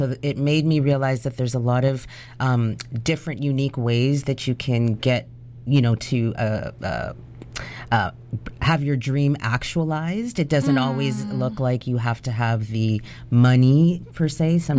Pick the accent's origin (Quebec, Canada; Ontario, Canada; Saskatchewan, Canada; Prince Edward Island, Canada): Ontario, Canada; Toronto; being raised in Toronto is the next best thing because the community that I was raised in had a very large Jamaican population as it is.